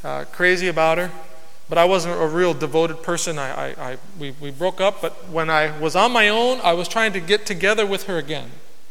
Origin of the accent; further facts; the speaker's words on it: Brooklyn, New York, United States; born there; I was born in Brooklyn.